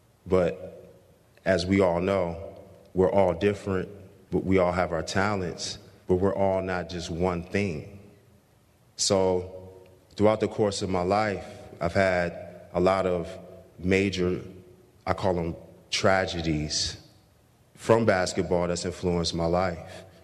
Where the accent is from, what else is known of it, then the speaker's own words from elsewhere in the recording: Indiana, United States; when I was a young 3-year-old boy growing up in Indiana